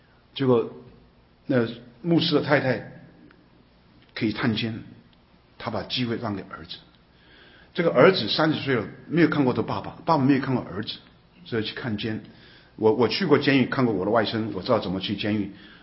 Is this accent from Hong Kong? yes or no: no; Taiwan; 我们小的时候在台湾呢